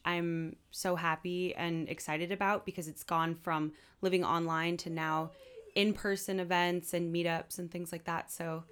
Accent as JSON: {"language": "English", "town": "Pasadena", "region": "California", "country": "United States", "said": "And I'm originally from Pasadena."}